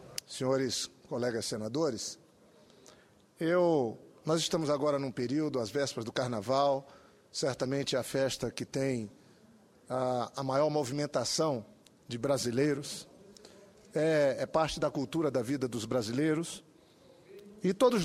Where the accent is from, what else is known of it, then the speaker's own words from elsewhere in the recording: Brazil; discutindo como nós, brasileiros, devemos agir, especialmente as autoridades brasileiras, nós, o parlamento